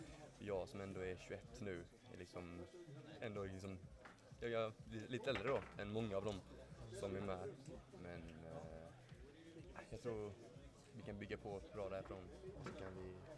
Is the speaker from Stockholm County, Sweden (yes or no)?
no; Halmstad, Halland County, Sweden; Jag är från Halmstad.